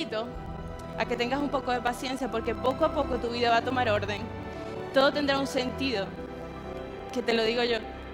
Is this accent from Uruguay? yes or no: no; Venezuela; soy maga y soy de Venezuela. Venezuela es un país muy grande, con más de 30 millones de habitantes.